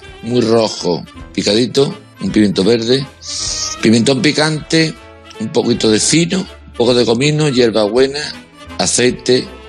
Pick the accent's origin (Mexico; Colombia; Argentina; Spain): Spain; Andalusia; Como somos andaluces por excelencia